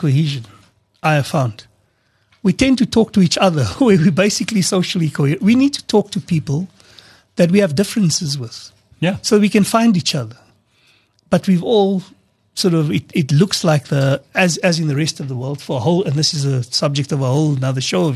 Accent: South Africa; We're all South African, we diverse, but as South Africans, this is what we stand

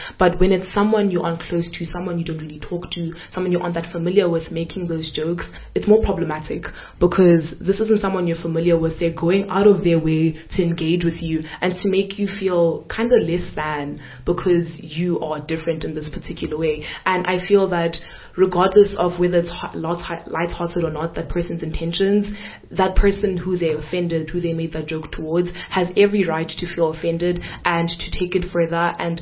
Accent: Zimbabwe; the fact that I'm Zimbabwean, or to try and make me feel different or somehow about the fact that I'm not from South Africa, well, by culture, by birth, guys, my papers say my papers are South African

